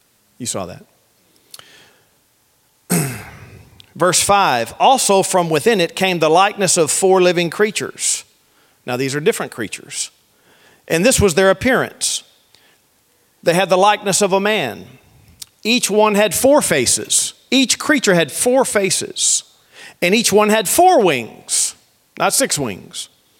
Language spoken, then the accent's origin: English; Texas, United States; Probably not how you pronounce it, but I'm Texan, so it's Chebar.